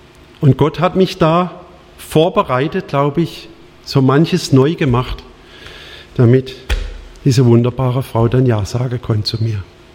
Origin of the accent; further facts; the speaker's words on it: Alfeld, Germany; Ich komme über den Berg aus Alfeld, 13 Kilometer von hier weg, manche kennen es. 1200 Einwohner, rund 1000 waren zu meiner Kindheit, Jugend katholisch.